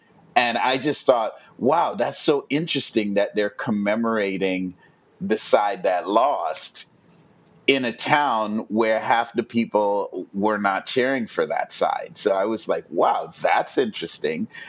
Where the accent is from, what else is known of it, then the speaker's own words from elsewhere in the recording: Trinidad & Tobago; Growing up in Trinidad, though, I did.